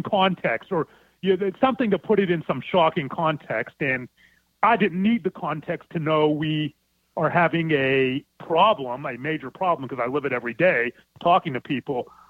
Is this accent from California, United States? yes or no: no; Pittsburgh, Pennsylvania, United States; And back in the day when it was safe, growing up in Pittsburgh, I used to hitchhike to different cities on the East Coast to see him in concert.